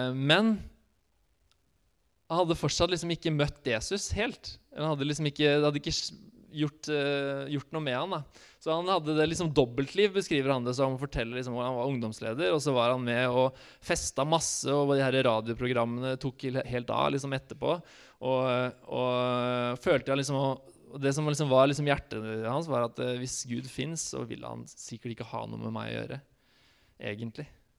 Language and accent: Norwegian; Skien, Vestfold og Telemark, Norway; han skal flytte til Skien da, som der jeg kommer fra